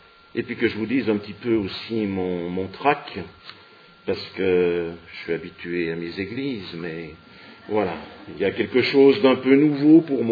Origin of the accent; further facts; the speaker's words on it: Sallanches, Auvergne-Rhône-Alpes, France; je viens de Salanches et ça me fait plus penser aux montagnes.